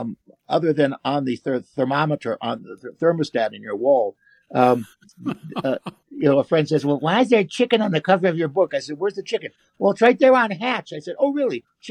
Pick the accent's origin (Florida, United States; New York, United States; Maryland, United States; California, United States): California, United States; Pasadena; I grew up in Pasadena. Yeah. We probably should have known each other.